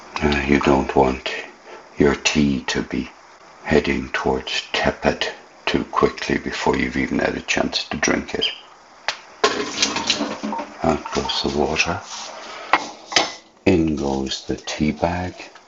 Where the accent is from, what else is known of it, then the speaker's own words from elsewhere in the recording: Ireland; When I was growing up in Ireland, you never thought of asking somebody, how much milk do you want in your tea?